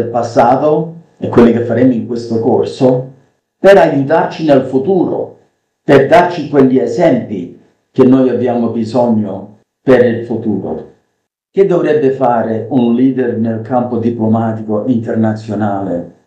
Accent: United States; sono nato e cresciuto negli Stati Uniti

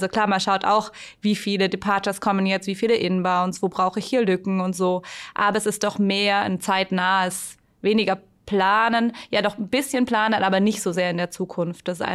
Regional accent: Laupheim, Baden-Württemberg, Germany; Und ich komme aus Laupheim bei Ulm und da gibt es so einen kleinen Heeresflugplatz.

